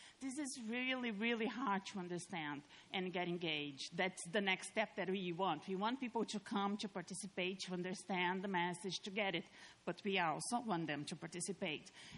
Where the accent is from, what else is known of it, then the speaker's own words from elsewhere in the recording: Brazil; I'm from Brazil. I'm here as a fellow.